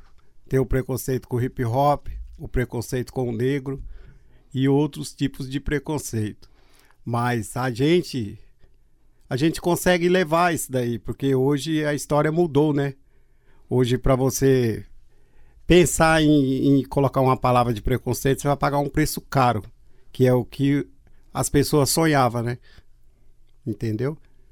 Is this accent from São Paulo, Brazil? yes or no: yes; Carapicuíba, São Paulo, Brazil; now in Londrina, Brazil; Vim de Carapicuíba, São Paulo, e hoje é atualizado aqui em Londrina, Paraná, com muito orgulho, igual as pessoas falam, né? Pé vermelho.